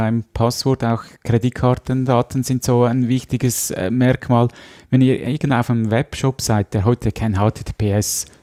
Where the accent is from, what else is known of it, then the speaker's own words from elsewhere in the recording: Switzerland; Bei uns in der Schweiz war ja das die Swiss ID, französisch geschrieben, Swiss.